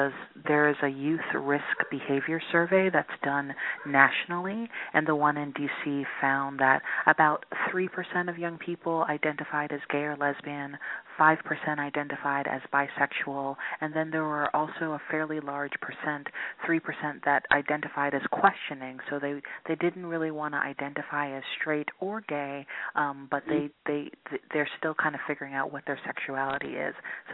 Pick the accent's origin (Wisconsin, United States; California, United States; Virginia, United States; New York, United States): New York, United States; Queens; moved away as an adult; now in Washington, United States; I am based in Washington, D.C. I grew up in Queens, New York, and moved to D.C. to go to college and then decided to stay and made D.C. my home.